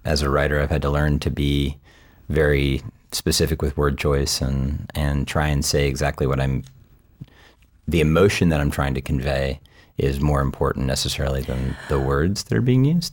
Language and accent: English; Stanton, Virginia, United States; I grew up in Stanton, Virginia, small town, Virginia. I wasn't really exposed to a lot of world culture growing up in the mid-80s. In such a small town in, you know, southern United States or mid-Atlantic.